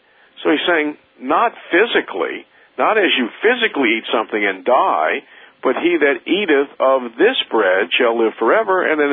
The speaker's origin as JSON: {"language": "English", "town": "New Orleans", "region": "Louisiana", "country": "United States", "said": "I'm from New Orleans and we have a football team called the New Orleans Saints."}